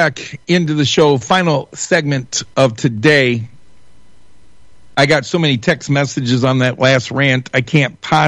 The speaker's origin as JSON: {"language": "English", "region": "Michigan", "country": "United States", "tie": "born or raised there", "said": "I came from downstate. I wasn't born here. I was born and raised in Macomb County. I went to Utica Community Schools. I lived in southeastern Michigan."}